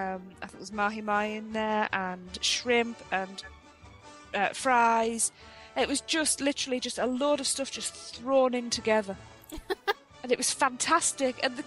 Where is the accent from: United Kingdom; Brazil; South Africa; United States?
United Kingdom; being a Brit and going over there, they wanted to talk to you about where you're from